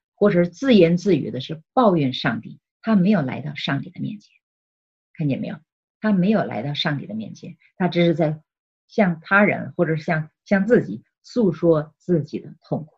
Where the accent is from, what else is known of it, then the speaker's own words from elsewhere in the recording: China; 小的时候我在中国长大的时候，有时候生病了，我记得我喝中药